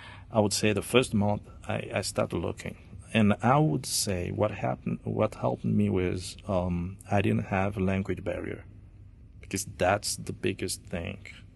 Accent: DR Congo; now in Reading, United States; I come from the Democratic Republic of Congo, and I've been living here for 14 years now.

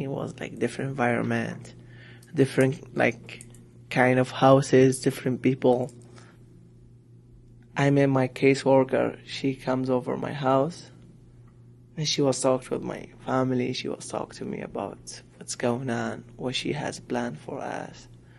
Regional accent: Baghdad, Baghdad Governorate, Iraq; English is a second language; moved away as an adult; also born or lived in Turkey; now in United States; I'm from Iraq. I born in Baghdad. So I went to Turkey before I came in the United States. And then I went to United States in November 17th, 2016. I have been here in the United States like a year and half and 6 months.

